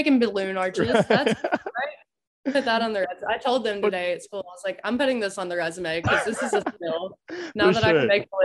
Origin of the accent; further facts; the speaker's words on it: Auburn, United States; my mom helps run an organization in my hometown, which happens to be Auburn